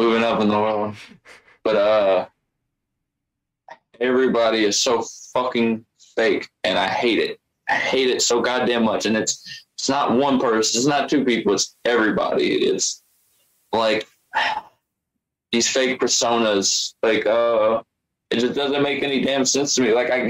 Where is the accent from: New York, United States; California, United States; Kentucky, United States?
Kentucky, United States; I have ADHD and I'm from Kentucky, so my fucking education level is not the highest in general.